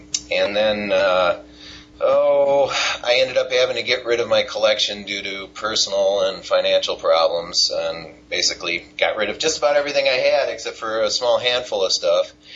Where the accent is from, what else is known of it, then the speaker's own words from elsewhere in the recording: Detroit, Michigan, United States; Oh, by the way, I'm from the Detroit area of Michigan.